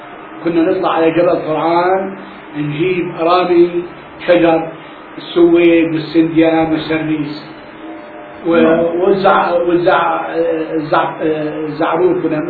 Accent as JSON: {"language": "Arabic", "town": "Kafr Kanna", "region": "Northern District", "country": "Israel", "tie": "born or raised there", "moved": "yes", "said": "ما كان في كهرباء نهائيا بكل البلد، وطلعنا من فلسطين ب 48 وما في كهرباء مو بس بلدنا، بكل القرى ما كان فيه كهرباء."}